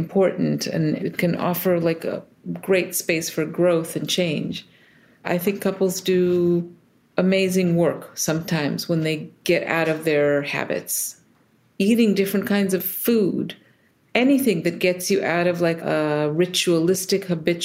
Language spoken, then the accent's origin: English; Israel; moved away as an adult; now in United States; I was born in the States and then moved to Israel as a kid and then lived in a few other places, and then ultimately came back to the States for grad school.